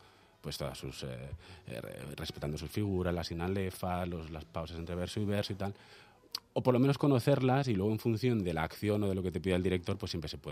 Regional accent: Madrid, Community of Madrid, Spain; born there; Pues nací en Madrid.

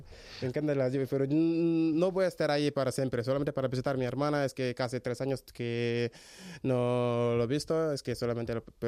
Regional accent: Serekunda, Gambia; nosotros vivimos en el centro, en Serecunda se llama, Serecunda. Uh-huh. Es que nosotros vivimos ahí con mi familia y todo, pero estamos muy bien ahí.

